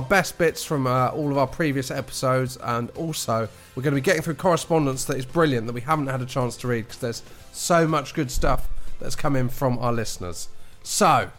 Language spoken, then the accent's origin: English; Manchester, North West England, United Kingdom; Growing up in Cromswell, Manchester in the 90s, me and my friends were staunch Manchester United fans.